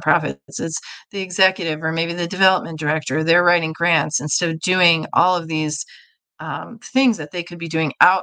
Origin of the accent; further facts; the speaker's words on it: Boston, Massachusetts, United States; moved away; I am from Boston originally, but I've been here for 22 years.